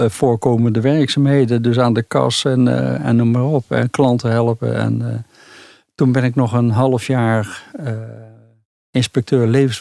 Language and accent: Dutch; Bergen op Zoom, North Brabant, Netherlands; also born or lived in Halsteren, Netherlands; Wij woonden op de Halsterseweg. Toen nog net een stukje Halsteren. In 62 bij Bergen op Zoom gekomen.